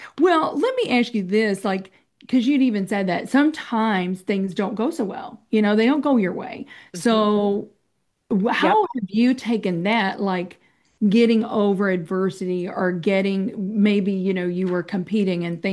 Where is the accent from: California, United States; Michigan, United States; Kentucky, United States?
Kentucky, United States; because I grew up in Kentucky, and that's equestrian country, right?